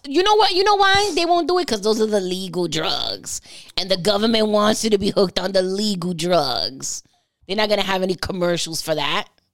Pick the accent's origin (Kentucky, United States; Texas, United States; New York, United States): New York, United States; New York City; Both of us born and raised in New York City and got away from New York City.